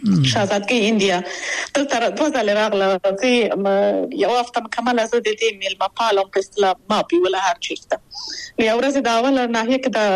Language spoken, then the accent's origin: Pashto; Afghanistan; now in Austria; دا هغه هغه وجداني مسؤلیت دی او دغه اړیکه ده چې ما بېرته افغانستان ته بیایي او هغه نه پرې کېږي هغه اړیکه شته